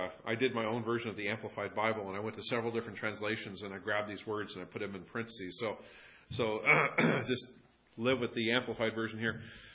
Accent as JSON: {"language": "English", "country": "United States", "said": "I've been given all this wonderfulness of being an American for a reason."}